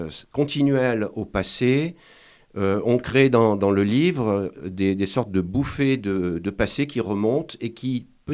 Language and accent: French; Grenoble, Auvergne-Rhône-Alpes, France; born there; Je suis né à Grenoble.